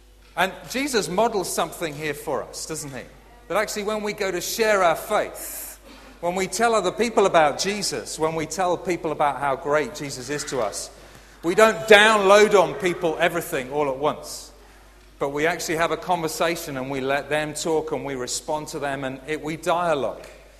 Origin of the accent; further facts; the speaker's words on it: United Kingdom; We're British, aren't we, many of us here today?